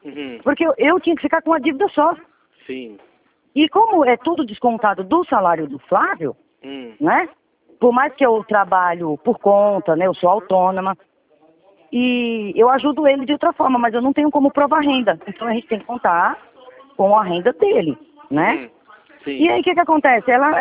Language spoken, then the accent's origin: Portuguese; Ceará, Brazil; a gente está numa obra aqui no Ceará, né? Eu sou cearense.